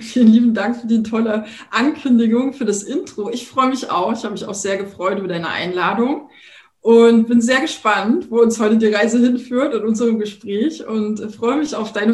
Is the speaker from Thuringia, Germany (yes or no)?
yes; Thuringia, Germany; moved away as an adult; now in Berlin, Germany; Ich komme ja ursprünglich aus Thüringen, bin jetzt seit, das muss ich mal kurz rechnen, 26 Jahren in Berlin und bin da sehr behütet aufgewachsen.